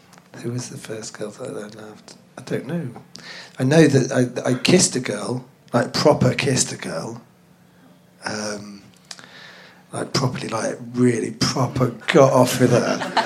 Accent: London, United Kingdom; Yeah, but I grew up in Finsbury Park, so that's north.

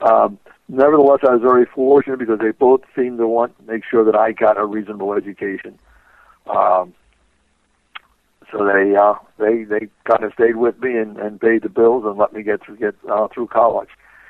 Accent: Philadelphia, Pennsylvania, United States; I grew up in South Philadelphia. Working class parents.

